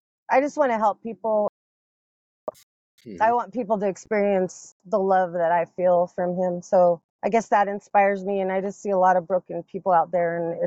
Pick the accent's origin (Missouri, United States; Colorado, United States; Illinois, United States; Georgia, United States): Colorado, United States; Denver; also born or lived in New Jersey; So I grew up in Denver, moved here when I was three from New Jersey.